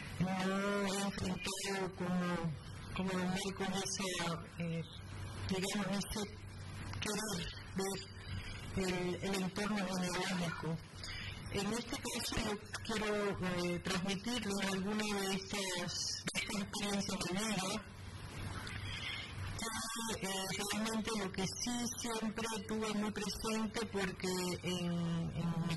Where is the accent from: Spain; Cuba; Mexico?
Cuba; Havana; born there; Yo nací en La Habana, de padres cubanos, nacidos en Cuba, pero ascendencia hacia Cardi. Mis abuelos llegaron a Cuba. Entre el año 12 y 14